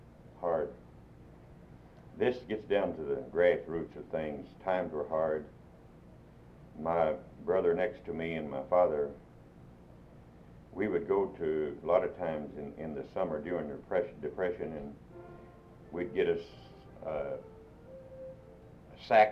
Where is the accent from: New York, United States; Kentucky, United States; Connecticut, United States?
Kentucky, United States; Straw; Here in Edmondson County. Back at that time, our post office was Straw, Kentucky, S-T-R-A-W. And that's where I grew up to be a young man, in the forks of Nolin and Green River, about 12 or 14 miles north of Brownsville.